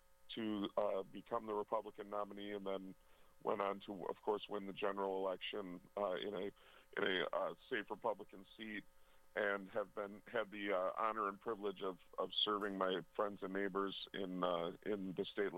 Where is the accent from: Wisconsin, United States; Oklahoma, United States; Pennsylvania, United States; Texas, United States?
Wisconsin, United States; Walworth; So born and raised in Walworth, as you mentioned, in Walworth County. And that's currently where I reside now.